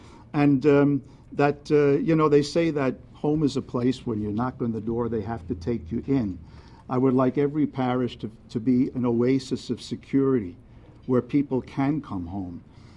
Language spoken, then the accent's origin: English; Brooklyn, New York, United States; I come from Brooklyn. I'm a straight shooter.